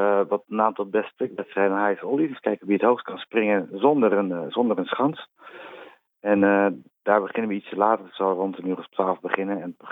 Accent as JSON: {"language": "Dutch", "country": "Netherlands", "said": "En iets waar wij als Nederlanders ook niet per se slecht in zijn natuurlijk."}